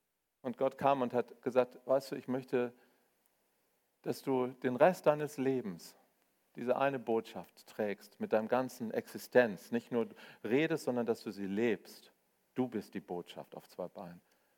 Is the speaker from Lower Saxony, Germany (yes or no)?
yes; Hanover, Lower Saxony, Germany; Ich komme aus Hannover, wir sind nüchtern.